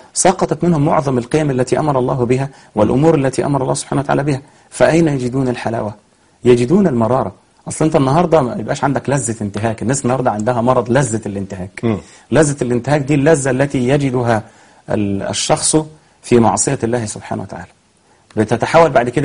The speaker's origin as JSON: {"language": "Arabic", "country": "Egypt", "said": "إحنا مثلا عندنا في مصر"}